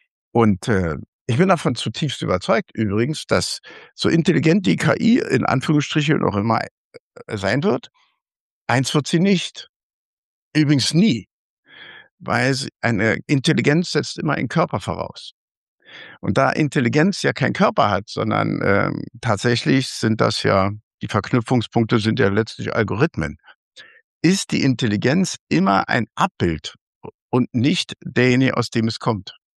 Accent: Berlin, Germany; und übrigens als Berliner übrigens, das ist das Allerschärfste.

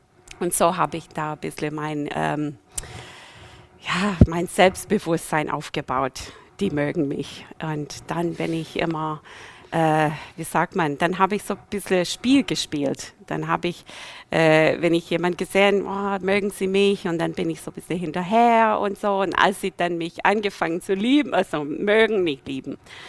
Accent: Brazil; German is a second language; also born or lived in United States; Ich bin Amerikanerin. Ja, da bin ich halt in Brasilien aufgewachsen. Wir waren 5 Kinder und wir sind immer jede 4 Jahre nach USA wieder gegangen, für ein Jahr.

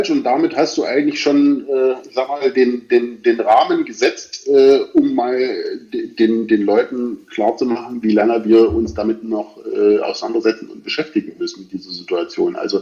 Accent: Bad Langensalza, Thuringia, Germany; das touristische Geschehen in meiner Heimat, in der schönen Stadt von Bad Langensalza

